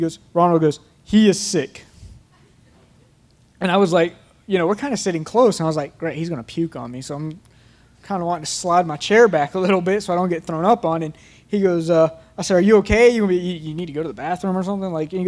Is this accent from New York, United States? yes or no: no; Georgia, United States; I was raised in the Bible Belt here in Georgia, lived here my whole life, all right?